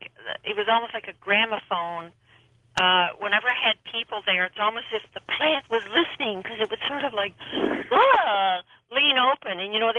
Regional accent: Toronto, Ontario, Canada; now in Petaluma, United States; Yeah, well, I'm actually from Toronto, Canada

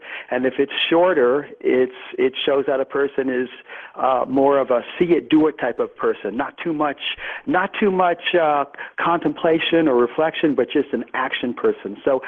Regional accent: New York, United States; George, I'm from New York, so I'm very straightforward and direct.

